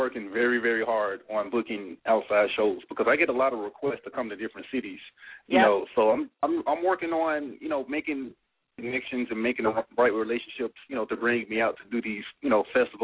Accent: Memphis, Tennessee, United States; now in Los Angeles, United States; My hometown is Memphis, Tennessee.

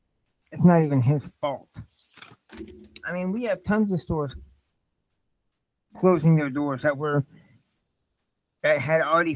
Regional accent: Indiana, United States; I knew people. I'm from Indiana, and I knew

